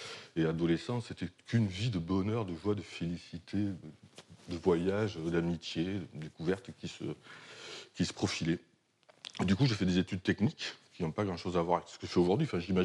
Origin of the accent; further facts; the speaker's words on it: Perpignan, Occitanie, France; Moi, j'ai grandi à Perpignan. Donc Perpignan, la Catalane. Je dis la Catalane parce que je peux toujours essayer de dire le contraire. Ça fait fortement partie de mon rapport à l'identité.